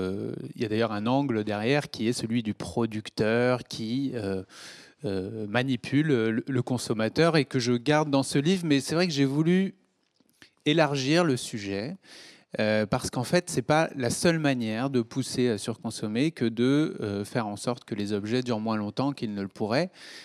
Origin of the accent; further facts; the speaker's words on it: Cluny, Bourgogne-Franche-Comté, France; puisque j'ai grandi à Cluny, moi.